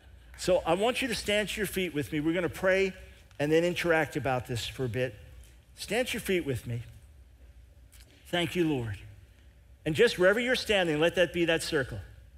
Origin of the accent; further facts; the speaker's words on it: New York, United States; moved away as an adult; I'm from New York, born in New York City, raised on Long Island, spent almost the first half of my life there. Then we lived in different parts of the country.